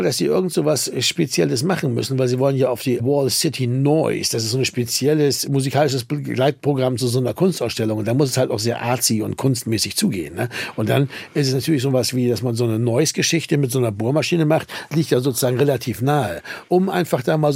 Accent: Bremen, Germany; now in Berlin, Germany; Ich bin Bremer, der in Berlin wohnt. Schon sehr lange

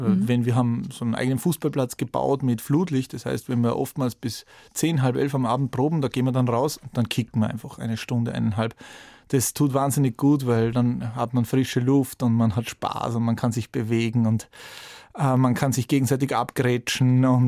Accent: Salzburg, Austria; dort wo ich aufgewachsen bin, im Salzburger Land, ganz an der Nähe zu Bayern natürlich

